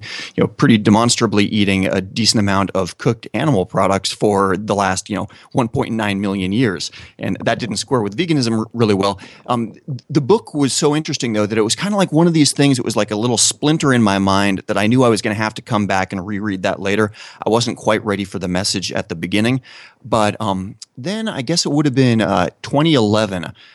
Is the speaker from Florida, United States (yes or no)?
no; Oregon, United States; I was raised in Oregon and an Oregonian.